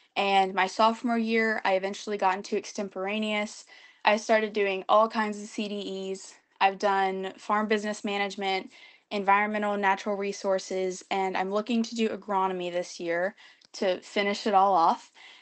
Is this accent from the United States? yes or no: yes; Oklahoma, United States; I am from Southeast Oklahoma from a little chapter called LATA.